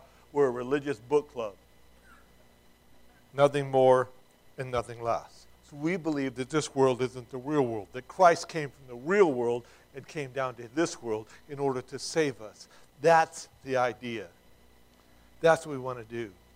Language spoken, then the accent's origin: English; Ireland; Being Irish, I love Irish and Celtic things.